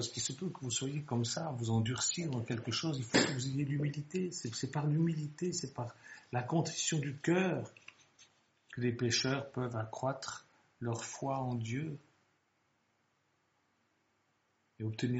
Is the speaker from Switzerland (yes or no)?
yes; Switzerland; Je suis suisse